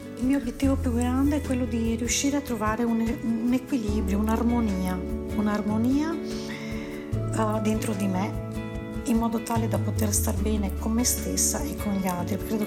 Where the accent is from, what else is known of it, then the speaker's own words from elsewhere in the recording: Veneto, Italy; 48 anni e sono nata e vivo in provincia di Venezia.